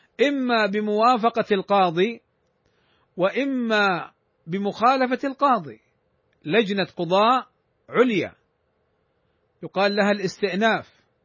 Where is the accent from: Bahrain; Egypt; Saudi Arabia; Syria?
Saudi Arabia; عندنا في المملكة العربية السعودية